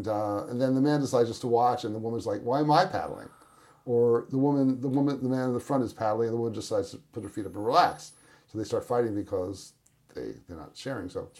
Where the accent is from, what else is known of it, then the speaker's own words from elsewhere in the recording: Brooklyn, New York, United States; now in Los Angeles, United States; Yeah, although I am from Brooklyn originally.